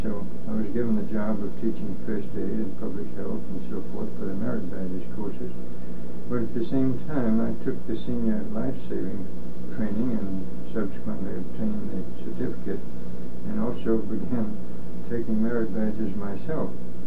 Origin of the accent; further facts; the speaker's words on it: Mississippi, United States; At that time in Mississippi, particularly in my hometown, we had general practitioners, general surgeons, and eye and nose and throat specialists